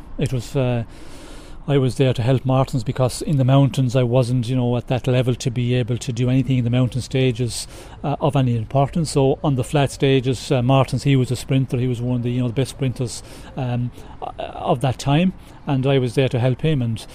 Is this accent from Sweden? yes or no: no; Ireland; being Irish as well